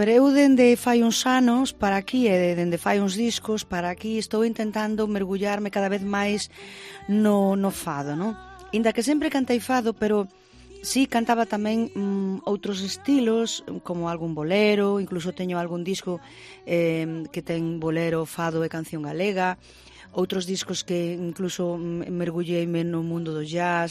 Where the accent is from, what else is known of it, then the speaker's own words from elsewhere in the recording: Porto, Norte, Portugal; now in Spain; eu son unha galega moi, o sea, unha cantora nacida no Porto, portuguesa, pero galega de adopción.